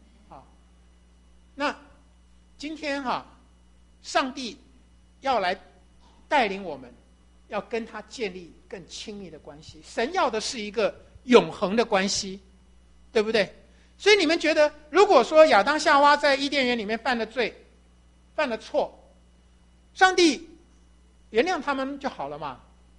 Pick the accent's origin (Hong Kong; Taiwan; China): Taiwan; 我们中国人有人写两个，有人写三个，但事实上我们台湾只写两个火哈